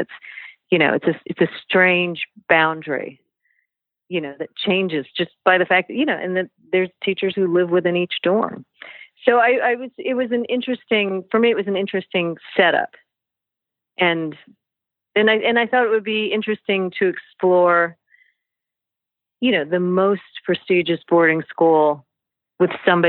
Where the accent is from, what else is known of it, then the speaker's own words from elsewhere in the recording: California, United States; I'm from Southern California where we, you know, roller skated to school and went to the beach after school and it was all very mellow